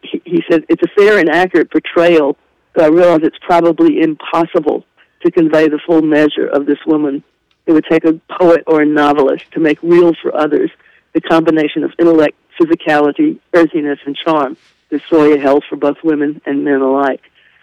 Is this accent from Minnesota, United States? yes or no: no; Georgia, United States; I grew up in the South, and of course, when I went to Austin, I didn't think it was the South at all. I thought it was the beginning of the West because it was so different from Georgia.